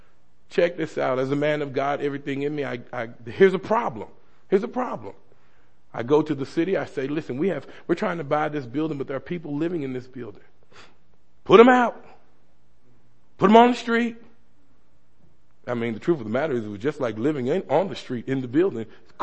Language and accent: English; East St. Louis, Illinois, United States; And then growing up in East St. Louis, the pastor asked me to talk a little bit about the ministry